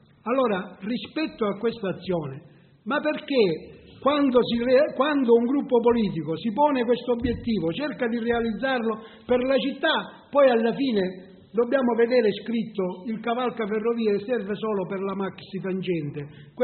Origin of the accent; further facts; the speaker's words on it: Rosolini, Sicily, Italy; non è che noi pensiamo perché siamo di Rosolini, soltanto a Rosolini.